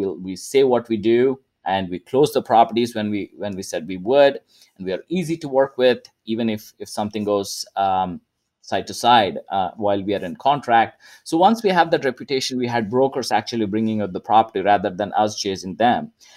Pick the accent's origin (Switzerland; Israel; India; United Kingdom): India; moved away as an adult; now in United States; so I came to United States from India. I'm originally born and brought up there, completed my undergrad in electrical engineering over there and came to United States in 2002 to pursue my master's degree.